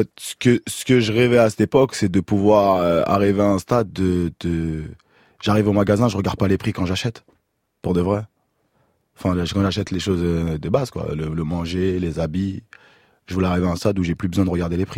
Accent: Évry, Île-de-France, France; À Évry, dans le 91.

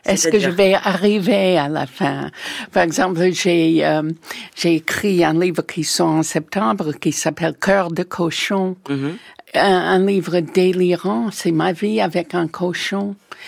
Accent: United States; now in France; Mais chez moi, aux États-Unis, j'achetais des livres en cachette parce que c'était une pure perte d'argent.

